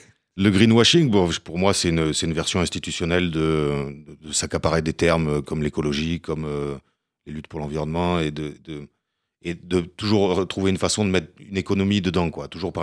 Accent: Gardanne, Provence-Alpes-Côte d'Azur, France; à côté de chez moi, là où j'ai grandi, à Gardanne

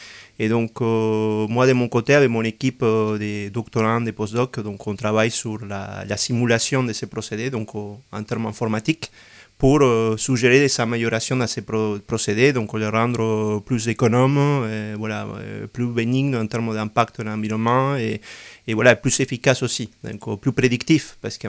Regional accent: Argentina; ce qu'on appelle chez moi en Argentine, je suis d'origine argentine

